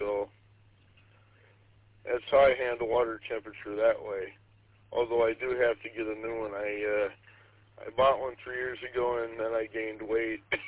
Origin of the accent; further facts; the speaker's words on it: Gaylord, Michigan, United States; now in Indian River, United States; I rent a fairly cheap cabin up here in Indian River, quiet town. Suits me well. I grew up in Gaylord, just my former hometown, but too busy for me at this point.